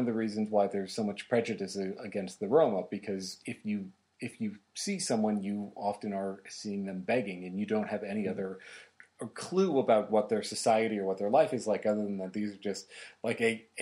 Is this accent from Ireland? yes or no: yes; Ireland; So I'm Irish, and I grew up hearing about all of the troubles going on in Northern Ireland